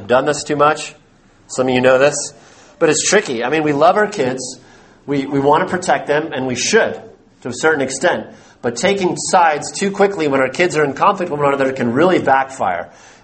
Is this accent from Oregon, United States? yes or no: yes; Oregon, United States; And where I grew up in Oregon, it rained like 366 days out of the year.